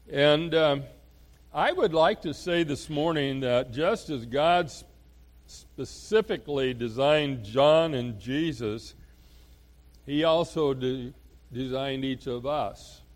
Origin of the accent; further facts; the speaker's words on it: Oregon, United States; born there; And for me, I was born in Oregon.